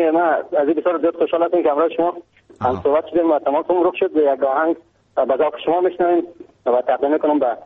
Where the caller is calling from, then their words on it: Maidan Wardak, Afghanistan; also born or lived in Iran; فعلا هم از ولایت میدان ورده گمرش مکرد میزنم.